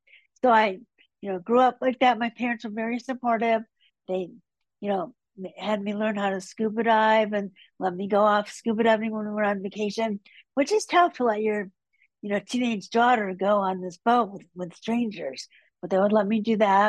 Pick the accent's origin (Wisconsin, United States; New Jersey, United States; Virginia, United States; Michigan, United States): Wisconsin, United States; That's actually a really good question, because I grew up in Wisconsin.